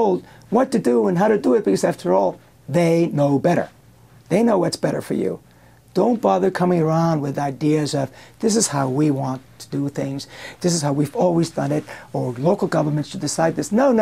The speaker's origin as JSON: {"language": "English", "country": "Cuba", "tie": "born or raised there", "said": "As you probably know, I was born in Cuba, and I was there in the early years of the communist revolution in that country"}